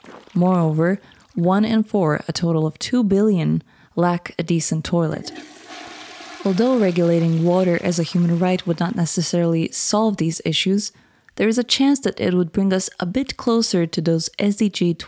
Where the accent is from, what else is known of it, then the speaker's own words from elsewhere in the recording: Croatia; If I lacked water in my home country, Croatia